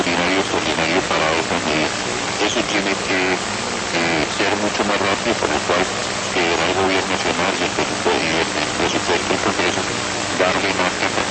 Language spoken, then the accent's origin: Spanish; Colombia; lo que tenemos que rodear como colombianos